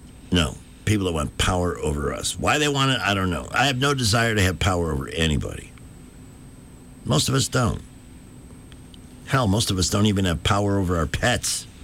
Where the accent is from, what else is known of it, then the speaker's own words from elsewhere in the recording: Chicago, Illinois, United States; When I was growing up in Chicago, we had a neighbor named Fred Barnes.